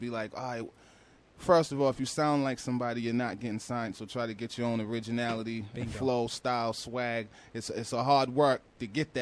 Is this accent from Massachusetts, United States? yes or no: yes; Boston, Massachusetts, United States; They don't even care I'm from Boston.